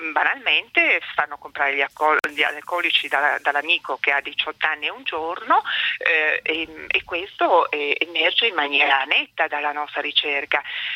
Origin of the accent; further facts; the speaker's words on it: Turin, Piedmont, Italy